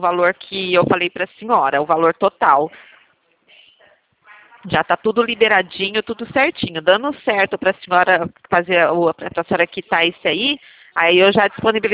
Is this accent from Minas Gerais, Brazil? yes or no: no; Presidente Prudente, São Paulo, Brazil; Eu sou de Presidente Prudente, interior de São Paulo